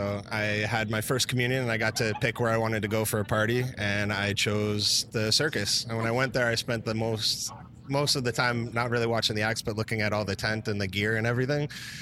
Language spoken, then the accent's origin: English; Wellesley, Massachusetts, United States; Wellesley, Massachusetts.